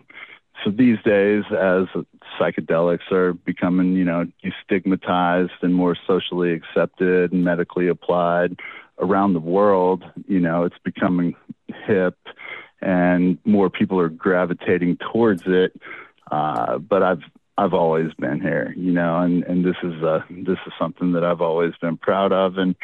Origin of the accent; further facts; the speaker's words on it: Tennessee, United States; I grew up in Tennessee